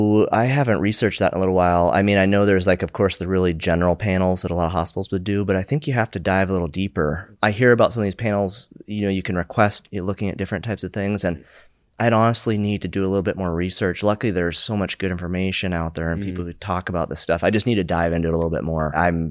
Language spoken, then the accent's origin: English; Montana, United States; My high school, I grew up in Montana, and there's a lot of wrestlers there.